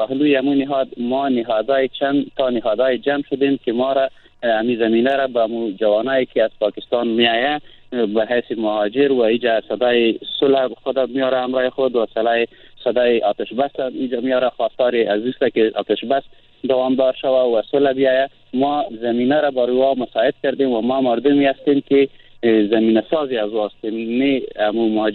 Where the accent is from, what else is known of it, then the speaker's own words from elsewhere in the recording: Kabul, Afghanistan; ما یک تن از نفرهای از کابل هستیم که بیشتر مهاجر بودیم و حالا در کابل زندگی را سپری میکنیم.